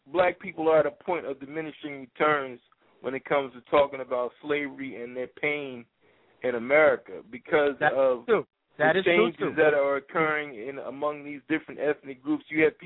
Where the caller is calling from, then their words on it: Philadelphia, Pennsylvania, United States; I'm calling from Philadelphia.